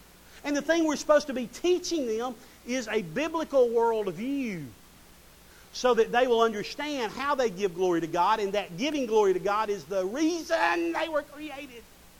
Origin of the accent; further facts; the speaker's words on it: Collinsville, Alabama, United States; I'm from Collinsville, Alabama. Y'all know that? Some of y'all might not know that.